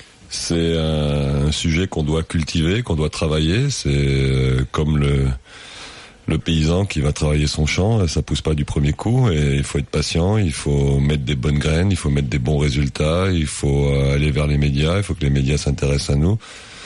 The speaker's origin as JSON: {"language": "French", "country": "France", "said": "Je sais qu'on est français et qu'on aime bien la révolution"}